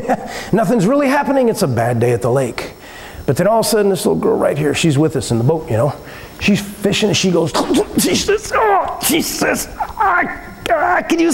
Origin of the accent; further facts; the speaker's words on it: Texas, United States; But anyway, actually, we're from Texas.